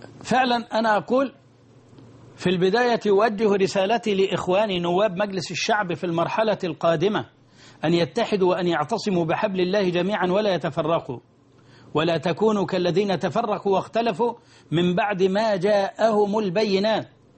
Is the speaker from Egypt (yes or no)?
yes; Egypt